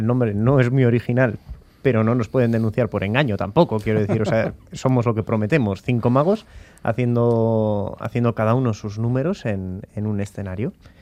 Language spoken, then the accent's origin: Spanish; Bilbao, Basque Country, Spain; Porque soy pequeño y bilbaíno